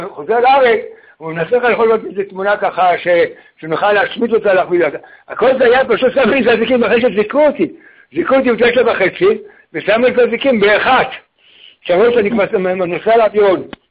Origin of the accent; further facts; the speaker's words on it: Haifa, Haifa District, Israel; אני חיפה, אני מחיפה.